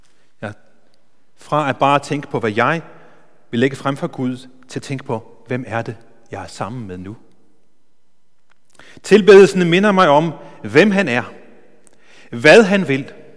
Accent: Faroe Islands; jeg er vokset op et kristent hjem. Jeg kommer fra Færøerne, jeg kommer fra en lille flæk på 600 mennesker. Min far var kordegn, og min mor var meget aktiv i missionshuset

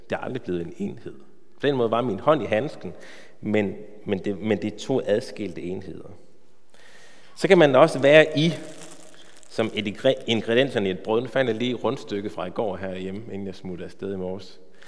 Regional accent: West Jutland, Denmark; Jeg kommer fra Vestjylland

